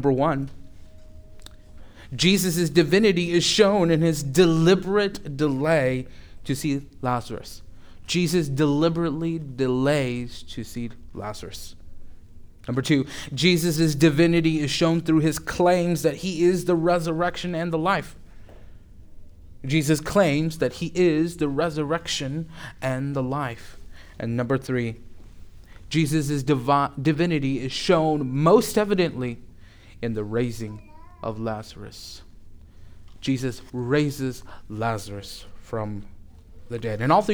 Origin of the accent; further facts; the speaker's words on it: Kansas City, Kansas, United States; I tell people I'm from Kansas City, and they automatically think I'm from Kansas City, Missouri, right? But we live on the better side of Kansas City, which is the Kansas side.